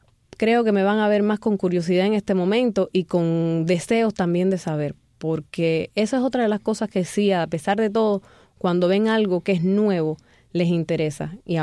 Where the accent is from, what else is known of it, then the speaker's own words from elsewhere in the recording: Cuba; No quiere decir que los cubanos de allá no tengamos sentimientos